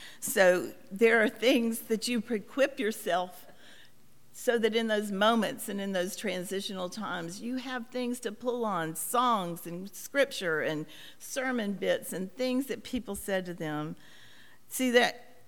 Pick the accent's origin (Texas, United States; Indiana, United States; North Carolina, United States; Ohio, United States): North Carolina, United States; Carrboro; I grew up in Carrboro, and the stores closed at noon on Wednesday so you could go home and work in your garden so you could go to church on Wednesday night.